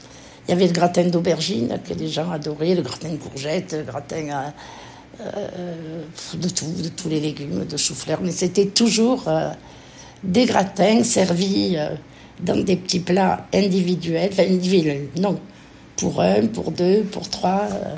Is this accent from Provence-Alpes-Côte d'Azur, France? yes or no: yes; Grasse, Provence-Alpes-Côte d'Azur, France; Alors, je suis née à Grasse, j'ai fait mon école primaire à Cédron, puis mon secondaire à Grasse